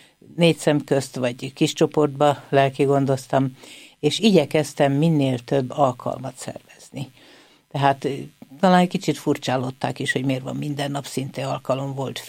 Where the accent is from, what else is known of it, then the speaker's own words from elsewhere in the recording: Budapest, Hungary; now in Vác, Hungary; Én pesti vagyok, de már több időt töltöttem Vácon, mint Pesten.